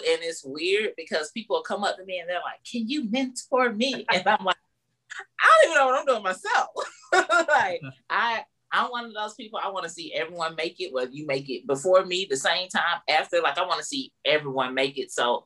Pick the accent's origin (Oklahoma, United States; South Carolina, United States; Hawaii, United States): South Carolina, United States; Greenville; I'm a comedian from the Greenville, South Carolina area.